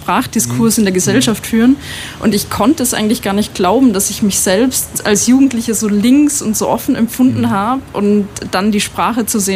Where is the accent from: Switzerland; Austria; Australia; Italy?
Austria; now in Germany; ich fühle mich lustigerweise erst so richtig als Österreicherin in meiner Identität bestätigt, seit ich in Deutschland immer die andere bin.